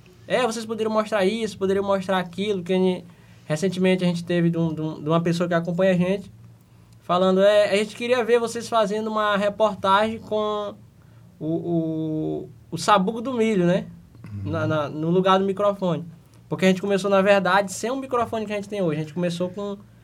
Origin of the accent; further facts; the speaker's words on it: Maranhão, Brazil; a gente é do Quilombo Rampa, fica a 27 quilômetros da cidade de Vargem Grande, no Maranhão.